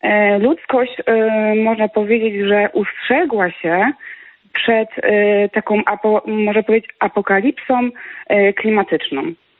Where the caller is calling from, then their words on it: Wrocław, Lower Silesian Voivodeship, Poland; z Wrocławia.